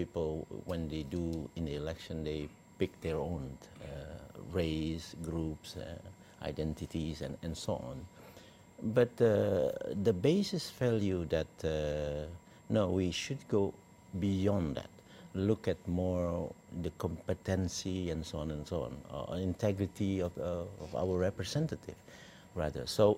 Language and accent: English; West Sumatra, Indonesia; from Batak, I'm from West and South Sumatra, my parents.